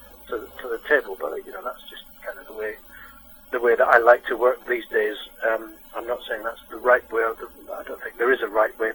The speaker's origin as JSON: {"language": "English", "region": "Scotland", "country": "United Kingdom", "tie": "born or raised there", "lives_now": "London, United Kingdom", "said": "I'm based in London now. I grew up in Scotland"}